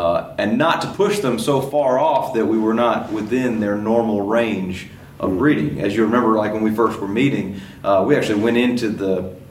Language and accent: English; North Carolina, United States; Okay, so yeah, I'm actually from North Carolina